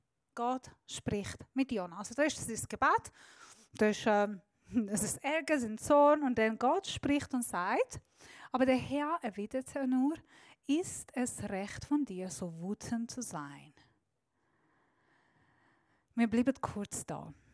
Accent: Iran; Als eine Iranerin, die Ungerechtigkeit erlebt hat, seit Kindheit mit der Regierung aufgewachsen ist, die wirklich vom Teufel ist

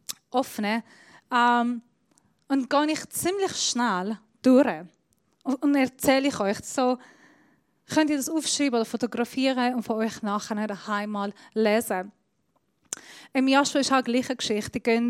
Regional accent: Iran; German is a second language; now in Switzerland; Ich bin Iranerin, ich darf nicht nach Israel, bis ich den Schweizer Pass habe.

